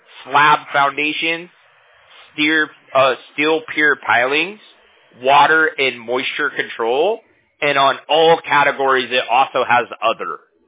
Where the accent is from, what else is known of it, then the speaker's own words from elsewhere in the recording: Huntington Beach, California, United States; We're based out of California. I'm from Huntington Beach.